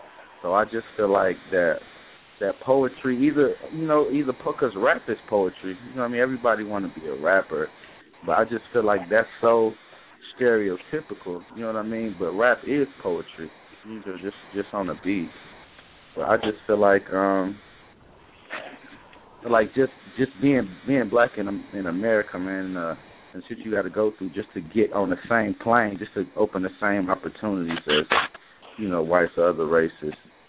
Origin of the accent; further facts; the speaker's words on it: Detroit, Michigan, United States; I'm from Detroit, Michigan.